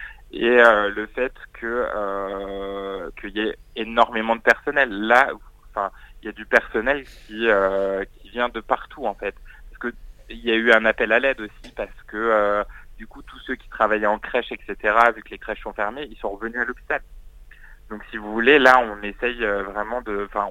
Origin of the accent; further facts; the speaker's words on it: Crépy-en-Valois, Hauts-de-France, France; moi je suis originaire de Crépy-en-Valois